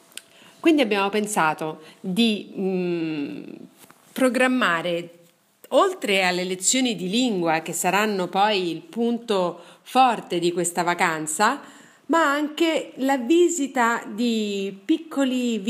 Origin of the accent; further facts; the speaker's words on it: Rome, Lazio, Italy; moved away as an adult; sono di Roma. Da 10 anni mi sono trasferita in Toscana insieme alla mia famiglia